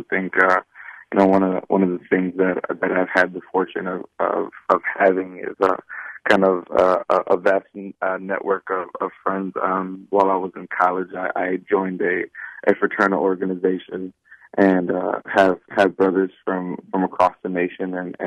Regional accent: United States; first language es; English is a second language; We grew up obviously in the United States. It was very important for my parents to for me and my siblings to have speak the language, obviously speak English, but at the same time, all of our languages, our first languages were Spanish.

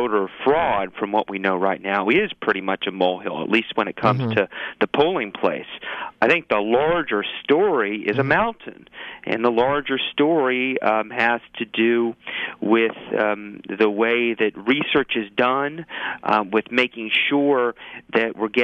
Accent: Ohio, United States; And certainly in my home state of Ohio, we have had more than our share of problems

